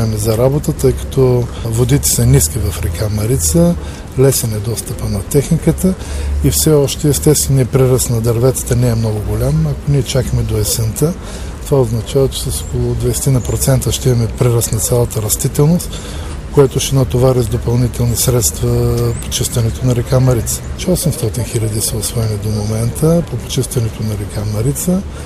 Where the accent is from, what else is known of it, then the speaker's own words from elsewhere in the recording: Plovdiv, Plovdiv Province, Bulgaria; тъй като и аз съм пловдивчанин